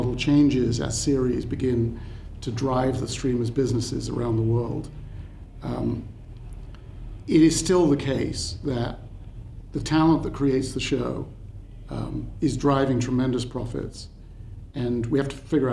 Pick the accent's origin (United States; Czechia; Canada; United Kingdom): United Kingdom; I speak as a Brit